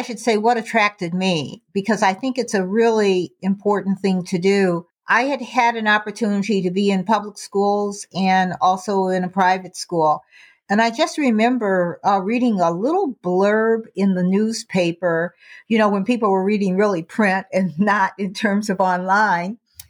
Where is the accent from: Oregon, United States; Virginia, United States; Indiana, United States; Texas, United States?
Indiana, United States; Indiana Harbor; up in a small town in Indiana. It's Steel Town, Indiana Harbor, where they had Inland Steel. And so I was born right on Deal Street, and I was born at home